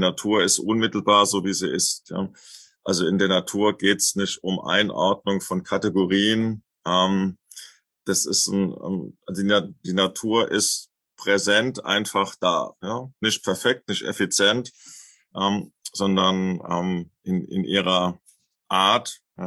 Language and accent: German; Lorsch, Hesse, Germany; Also ich bin ja aufgewachsen in Lorsch in Südhessen.